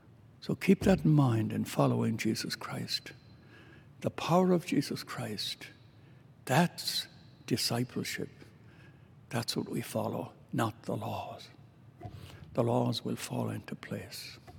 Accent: Ireland; When I was young, growing up in Ireland, we were very devout Catholics.

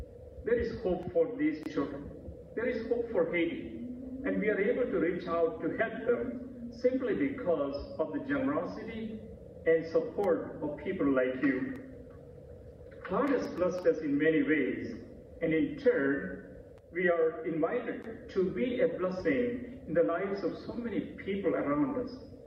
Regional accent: India; English is a second language; also born or lived in Philippines; now in St. Louis, United States; Though I am from India, I was a missionary to the Philippines for 11 years.

